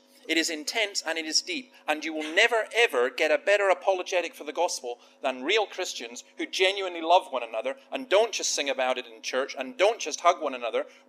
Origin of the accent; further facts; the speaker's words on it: Scotland, United Kingdom; I'm special because I'm Scottish. No, well, the last one's true